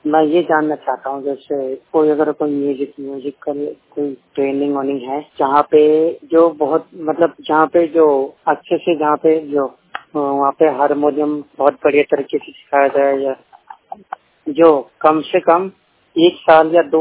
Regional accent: Chhapra, Bihar, India; now in Delhi, India; मैं रहता हूँ दिल्ली में और मेरा घर नागलोई है और मेरा गांव है बिहार छपरा जिला

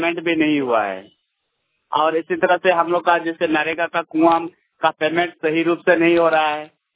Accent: Bhotokadiya, Jharkhand, India; ग्राम भोटोकड़िया, पंचायत भोटोकड़िया, और वहीं के निवासी हैं।

